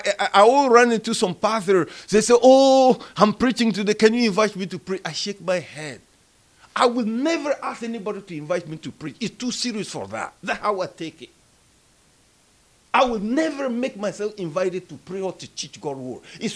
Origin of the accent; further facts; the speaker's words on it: Mali; now in Senegal; I'm from Mali. I'm in a foreign land.